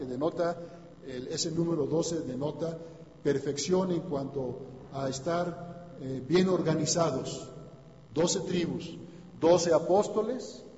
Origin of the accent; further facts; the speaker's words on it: Mexico; Somos mexicanos por nacimiento y somos ciudadanos del reino de Dios